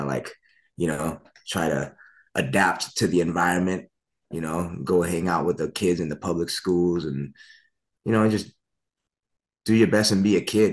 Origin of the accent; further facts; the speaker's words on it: Nebraska, United States; I was born and raised in Nebraska.